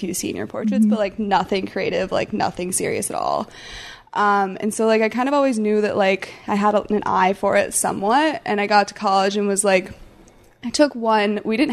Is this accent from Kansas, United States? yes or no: no; South Bend, Indiana, United States; My family's originally from Indiana, so I'm from South Bend, Indiana, if you know, like Notre Dame.